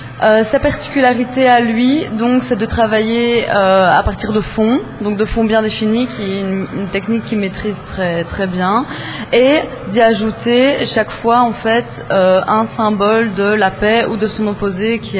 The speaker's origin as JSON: {"language": "French", "country": "Belgium", "said": "Je viens de Belgique."}